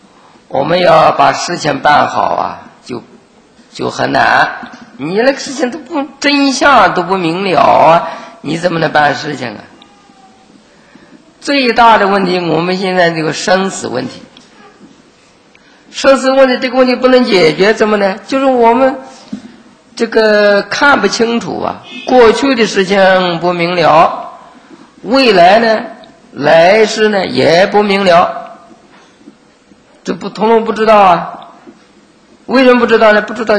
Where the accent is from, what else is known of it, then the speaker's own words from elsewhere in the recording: China; 我们是东方人，我们是中国人，我们自己也是黄色人